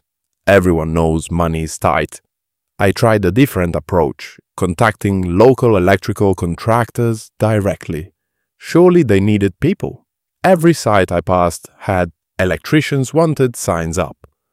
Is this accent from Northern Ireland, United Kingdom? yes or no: no; New Cross, London, United Kingdom; I grew up in New Cross hearing those stories